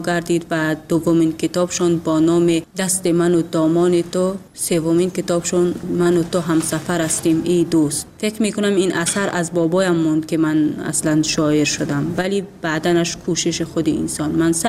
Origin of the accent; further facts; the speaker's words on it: Tajikistan; moved away; اصلا وقتی که من بیرون از تاجیکستانم بودم، بیشتر یک سراینده یادم رفتی اسمش چیزی، یک شعر خوان.